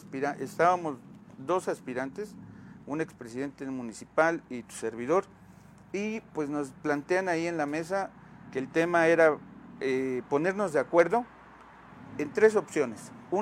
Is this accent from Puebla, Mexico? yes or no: yes; Acatzingo, Puebla, Mexico; Amo mi tierra de Acaxingo y no es rollo